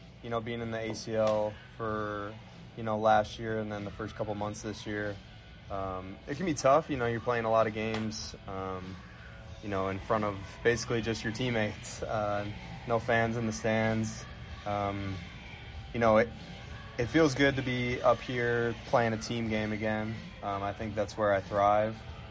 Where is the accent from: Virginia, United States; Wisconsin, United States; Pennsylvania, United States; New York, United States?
Wisconsin, United States; Menomonee Falls; So I'm from Menominee Falls, Wisconsin, about 20 minutes outside Milwaukee. I kind of just grew up playing baseball.